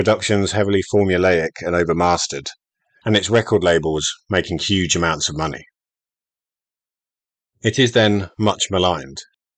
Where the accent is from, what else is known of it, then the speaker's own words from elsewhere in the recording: London, United Kingdom; I am lucky enough to have been exposed to all of this, simply by growing up in the London area.